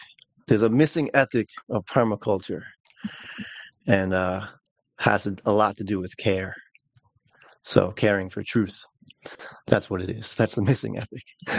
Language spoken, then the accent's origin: English; New York, United States; I am slow, even though I'm from New York, I'm pretty slow